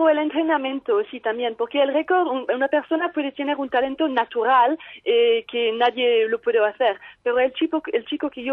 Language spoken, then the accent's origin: Spanish; France; Spanish is a second language; yo porque soy francesa, pero hablo inglés, español, italiano y alemán